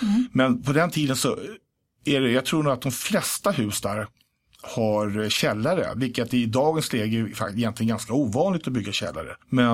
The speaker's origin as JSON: {"language": "Swedish", "town": "Stockholm", "region": "Stockholm County", "country": "Sweden", "tie": "born or raised there", "also_born_or_lived": "Järna", "said": "Jag är född inne på, jag tror Allmänna BB någonstans i stan, men då bodde vi i Stuvsta och sen flyttade vi ner till..."}